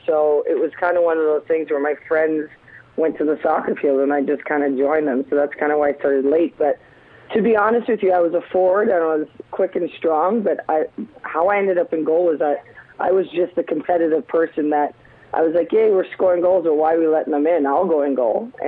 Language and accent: English; Canada; I'm just a fan and I'm Canadian.